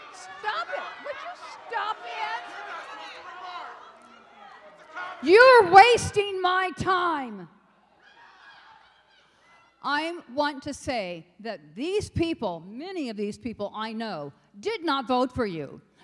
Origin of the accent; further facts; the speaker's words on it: Oroville, California, United States; I'm from Oroville.